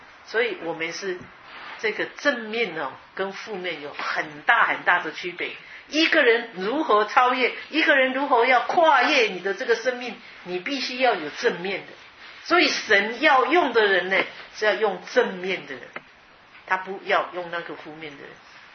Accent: China; now in United States; 我们中国人都有这样，是不是

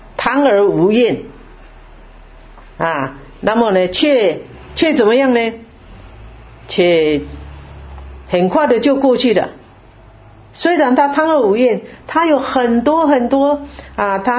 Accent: China; 我们中国人呢，我们中国人讲到这个五福

